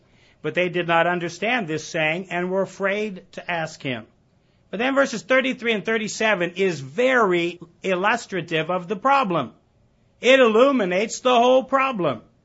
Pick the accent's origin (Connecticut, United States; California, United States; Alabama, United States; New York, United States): Alabama, United States; Now, I ran into somebody earlier who says they support LSU, and we're from Alabama, so anyway, we're not about bragging rights.